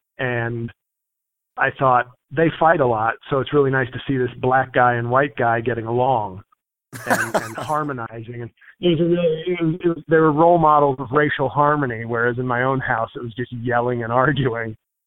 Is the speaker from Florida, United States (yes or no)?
no; New York City, New York, United States; I grew up in New York City. I'm a native New Yorker. I've only been to Utah once in my life.